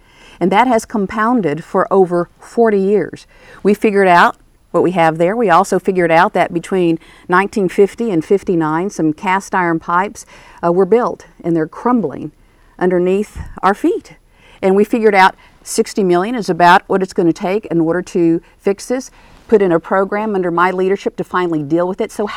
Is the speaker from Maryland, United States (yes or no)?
no; Corpus Christi, Texas, United States; having been born and raised in Corpus Christi, it's been a great journey.